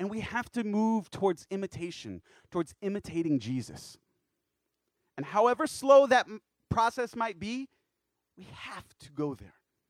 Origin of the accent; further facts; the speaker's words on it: Texas, United States; when I think about kindness, growing up in Texas, like being kind meant like insulting people nicely, right?